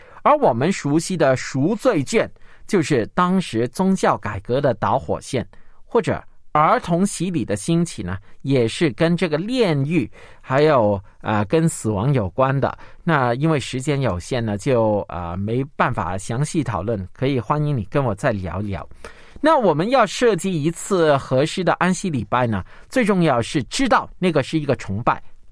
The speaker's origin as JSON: {"language": "Chinese", "country": "China", "said": "像不像我们中国人纪念头七尾七的那个时间？"}